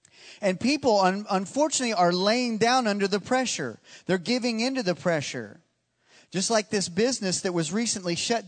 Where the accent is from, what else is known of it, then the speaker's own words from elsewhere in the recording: Fort Worth, Texas, United States; I said, I'm from Fort Worth.